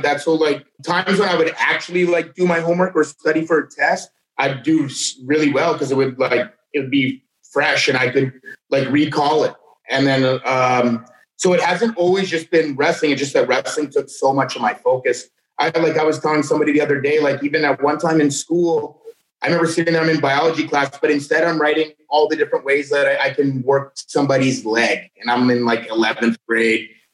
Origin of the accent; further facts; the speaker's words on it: Canada; I'm from Canada and we can't legally get guns.